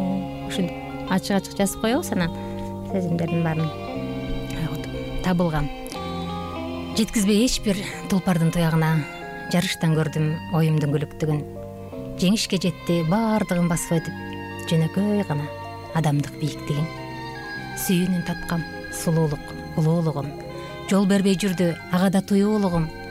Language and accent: Kyrgyz; Naryn Region, Kyrgyzstan; Мен өзүм Жумгал районунун башкаганды айылында төрөлүп өскөм. 6 бир тууганмын, 3 кыз 3 уул, ортончусу болом.